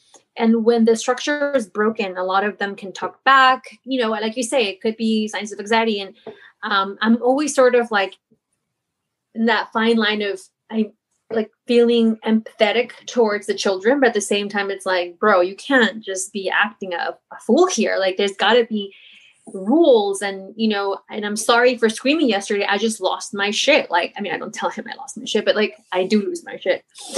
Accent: Oaxaca, Mexico; we're like from Oaxaca, my mom was always like super strict with us.

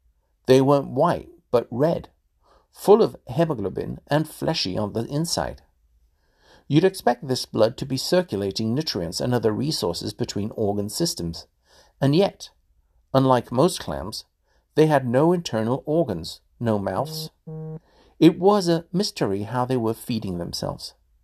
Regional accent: Kansas, United States; born there; I was born in Kansas. I'm the first of 13 generations of my family in America to go to college.

